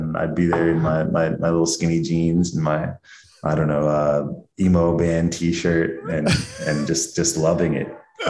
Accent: Gaithersburg, Maryland, United States; So I was born in Gaithersburg, Maryland.

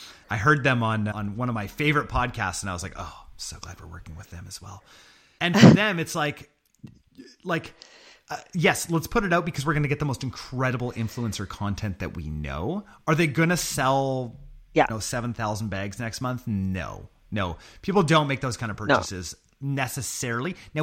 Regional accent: Canada; so as a Canadian, right, you look down at the States

